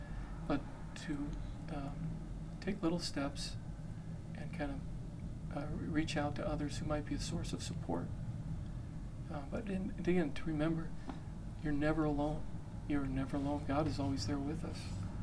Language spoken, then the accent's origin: English; Chandler, Arizona, United States; in the area of our parish in the town where I grew up in Chandler, Arizona.